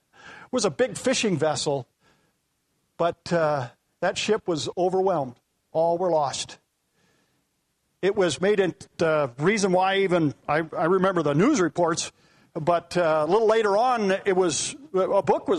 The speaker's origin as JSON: {"language": "English", "region": "Wyoming", "country": "United States", "tie": "born or raised there", "said": "I grew up in Wyoming. We don't have a sea, an ocean, and a little lake."}